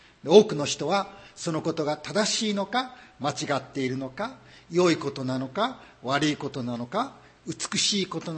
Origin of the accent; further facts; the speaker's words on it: Osaka, Japan; 私が生まれ育ちました大阪では、儲かりまっかと挨拶をします。